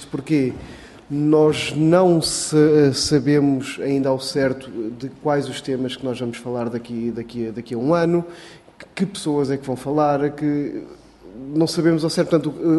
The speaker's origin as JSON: {"language": "Portuguese", "country": "Portugal", "said": "e nós sentimos-nos muito, cada vez mais europeus, não esquecendo que somos portugueses"}